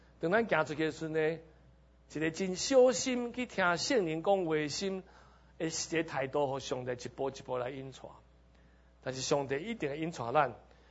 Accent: Taipei, Taiwan; 给我们台北人的中间。

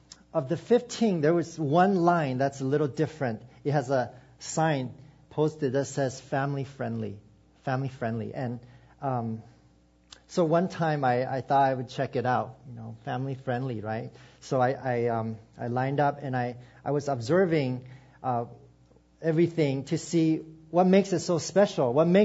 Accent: Lynnwood, Washington, United States; I'm from Linwood. I live in Linwood.

